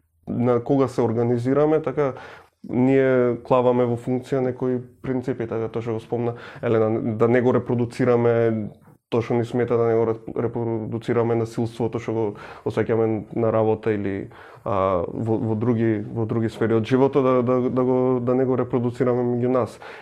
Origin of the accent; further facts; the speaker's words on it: Bitola, Pelagonia, North Macedonia; now in Skopje, North Macedonia; јас полот времето и сум во Скопје, ама никош не сум осетил потреба да бидам во Скопје, пошто сум од Битола